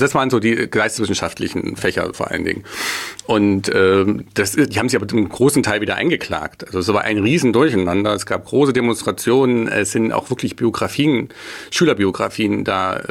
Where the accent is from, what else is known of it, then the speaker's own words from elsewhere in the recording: Jena, Thuringia, Germany; Also ich bin ursprünglich aus Jena